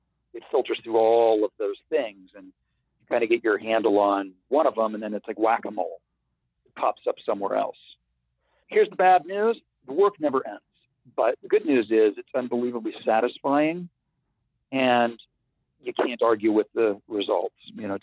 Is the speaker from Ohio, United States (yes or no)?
yes; Ohio, United States; So an 8-year-old growing up in Ohio wanting to be an actor was not looked at well.